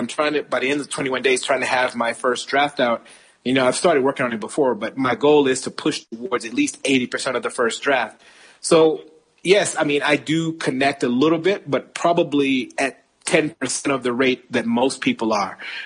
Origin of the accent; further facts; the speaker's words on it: United States; as an American